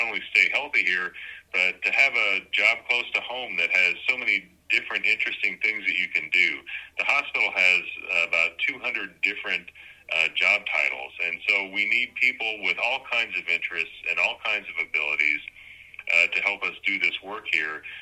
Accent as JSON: {"language": "English", "town": "Chester", "country": "United States", "tie": "born or raised there", "said": "I grew up in Chester, but we have the same kind of things going on here now."}